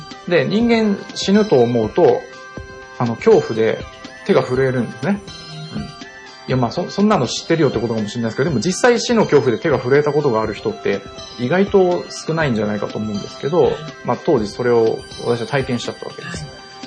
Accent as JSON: {"language": "Japanese", "town": "Nagoya", "region": "Aichi", "country": "Japan", "said": "私出身名古屋なんですけど、年末に、地元の名古屋帰ってですね"}